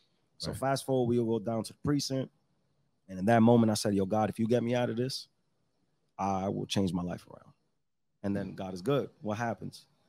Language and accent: English; Brooklyn, New York, United States; I was born between the ages of like 0 and 6. I lived in Kings Highway.